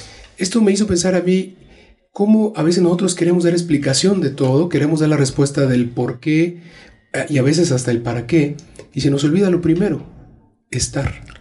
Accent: Mexico; como cristianos mexicanos, sí tenemos esta concepción de la muerte de fiesta

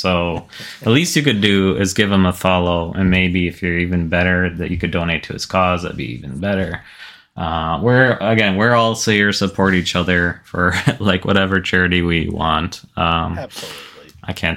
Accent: United States; and especially like I'm an American.

